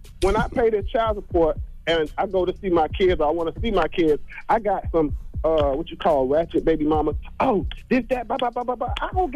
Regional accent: Miami, Florida, United States; Okay, listen, I'm from Miami. I've been paying child support all my life

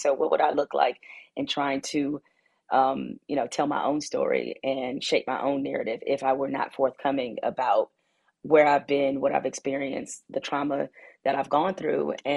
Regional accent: Detroit, Michigan, United States; So, you know, even though I was born in 75, I think my coming of age started to happen, obviously, in the 80s

